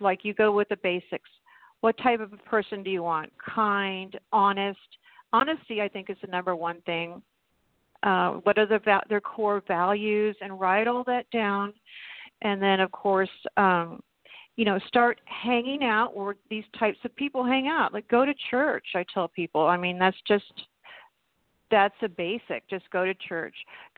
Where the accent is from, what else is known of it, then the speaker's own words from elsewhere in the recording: Louisiana, United States; born there; now in South Carolina, United States; My family is from the South, and I was born in Louisiana.